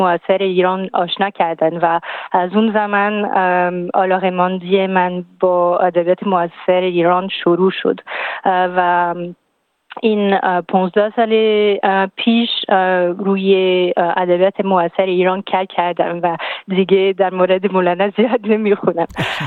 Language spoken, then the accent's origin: Persian; France; Persian is a second language; تمام خانواده من فرانسوی هست، همسرم هم فرانسوی است، ولی بله زبان فارسی یک سال در پاریس یاد گرفتم و بعدا در ایران